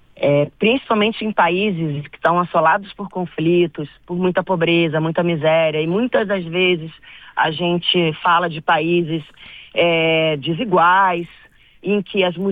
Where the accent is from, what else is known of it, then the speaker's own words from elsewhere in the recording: Brazil; E viver, né, como brasileira, esse papel que o nosso país tem no cenário internacional